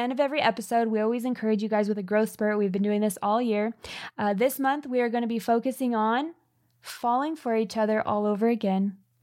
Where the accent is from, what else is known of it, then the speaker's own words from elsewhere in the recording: California, United States; We grew up in California.